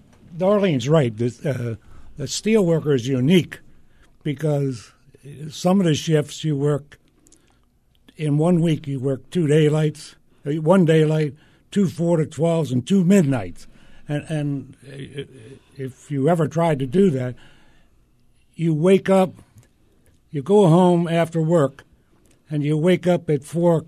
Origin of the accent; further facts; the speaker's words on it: Sparrows Point, Maryland, United States; I was born and raised on Sparrows Point, as Eddie was, and it was that was a unique town.